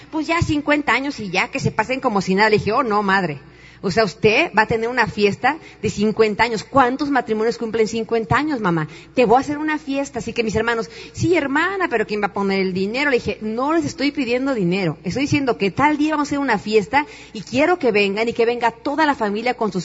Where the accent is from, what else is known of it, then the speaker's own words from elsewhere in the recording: Mexico; me doy cuenta cómo somos los mexicanos, de verdad, la gente hispana.